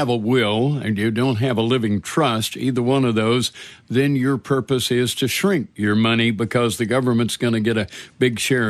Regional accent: Alabama, United States; You know, growing up in Alabama, I can remember when I was young hearing people say, save your Confederate money, boys, the South will rise again.

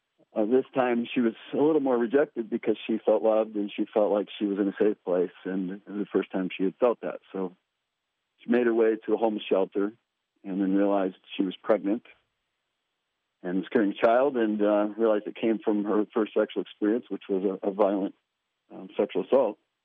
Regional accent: Brighton, Michigan, United States; I'm from Brighton, Michigan. I'm a recovery associate and recovery pastor at a church in Brighton.

